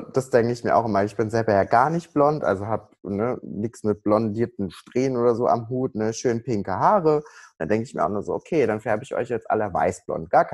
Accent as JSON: {"language": "German", "town": "Cologne", "region": "North Rhine-Westphalia", "country": "Germany", "said": "ich bin 26 Jahre alt, ich komme aus der wunderschönen Stadt Köln"}